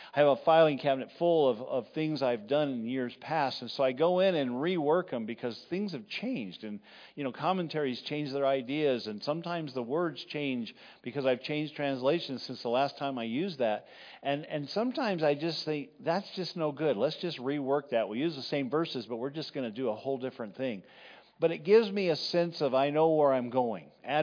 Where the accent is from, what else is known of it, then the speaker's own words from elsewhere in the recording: Texas, United States; I never hadn't even ever been to New York at that time. And so, I mean, I came from Texas.